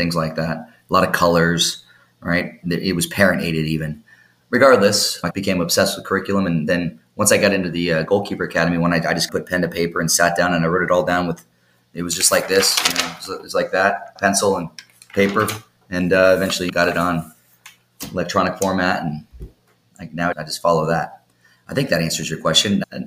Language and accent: English; Dallas, Texas, United States; also born or lived in Southern California, United States; I'm from SoCal actually, but grew up here, or my older adolescent years here in DFW, then went to Denver and was coaching there.